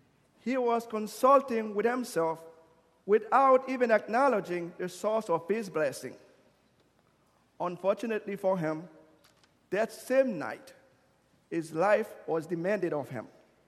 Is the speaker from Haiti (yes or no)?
yes; Haiti; I used to play soccer when I was growing up in Haiti.